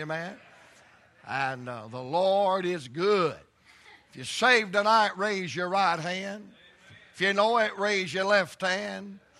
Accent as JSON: {"language": "English", "town": "Atlanta", "region": "Georgia", "country": "United States", "said": "I'm from Atlanta, dude."}